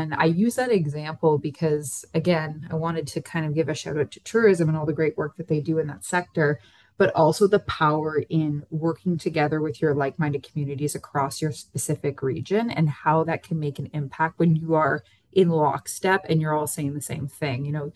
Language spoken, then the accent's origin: English; Sault Ste. Marie, Ontario, Canada; You know, I'm from Sault Ste. Marie. I'm from a northern community.